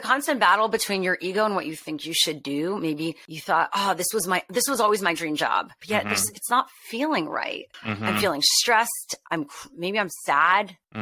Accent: Canada; I'm Canadian. My background. I'm Canadian.

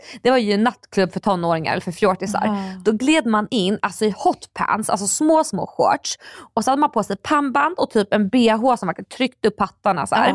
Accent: Poland; now in Sweden; jag är ju från Polen.

